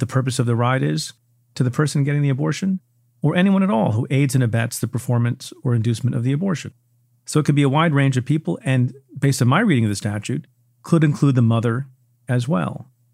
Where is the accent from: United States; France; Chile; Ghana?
United States; New Jersey; I grew up in Jersey, and I love Indian food.